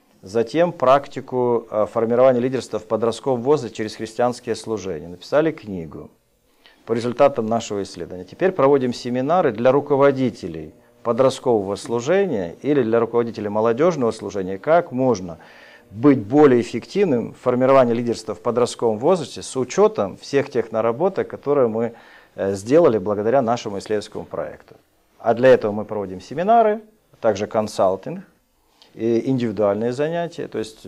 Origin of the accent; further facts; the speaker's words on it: Crimea, Ukraine; Я родился 55 лет назад в семье верующих людей. Я крымчанин.